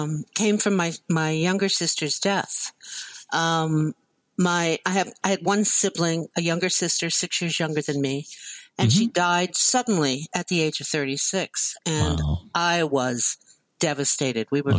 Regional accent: Canton, Ohio, United States; I was born in Canton, and then I was an Air Force brat for 6 years as my father traveled all over. Then I came back to Canton, and I stayed there through high school.

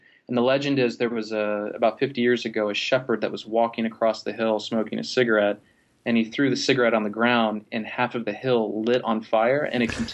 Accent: Florida, United States

